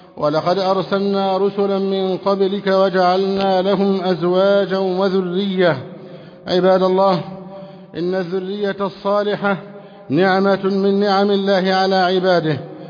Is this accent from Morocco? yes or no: no; Egypt